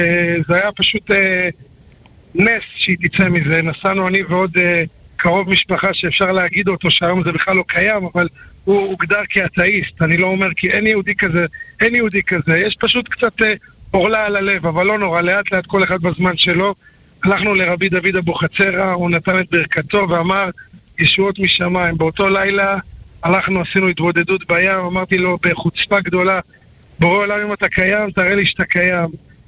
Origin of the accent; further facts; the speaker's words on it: Holon, Tel Aviv District, Israel; now in Ramat Gan, Israel; לא, אני גדלתי בחולון, אבל עברנו לרמת גן לפני עשור וקצת